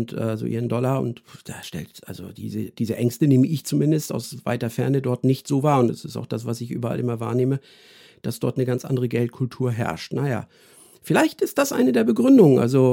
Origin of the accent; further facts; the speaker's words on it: Germany; Und ja, und so sind wir Deutsche dann vielleicht im internationalen Vergleich, zumindest sagt man uns das ja nach, außergewöhnlich ängstlich